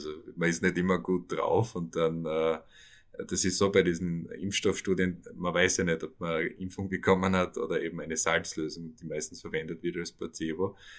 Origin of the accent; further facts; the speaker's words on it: Styria, Austria; moved away as an adult; now in United States; ich bin auch Steirer, ich bin auf der Backe aufgewachsen, bin dann zur Ausbildung nach Wien an die Universität für Bodenkultur